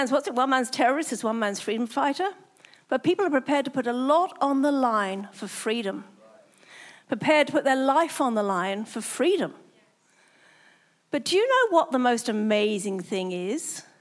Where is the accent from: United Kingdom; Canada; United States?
United Kingdom; England; now in Brisbane, Australia; I'm from England. I should be used to the cold.